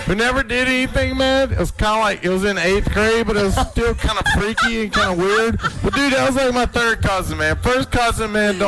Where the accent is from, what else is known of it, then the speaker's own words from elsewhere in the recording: North Carolina, United States; People here in North America, we do get down like that. I'm from North Carolina, man.